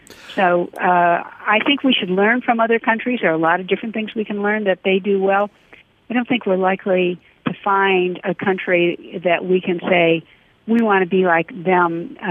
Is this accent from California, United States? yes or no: no; Detroit, Michigan, United States; I grew up in Detroit.